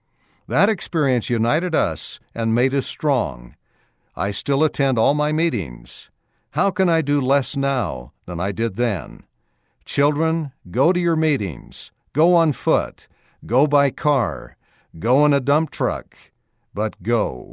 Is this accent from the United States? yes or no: no; Monterrey, Nuevo León, Mexico; I grew up in Monterrey, Mexico, in the state of Nuevo León. My parents were faithful Latter-day Saints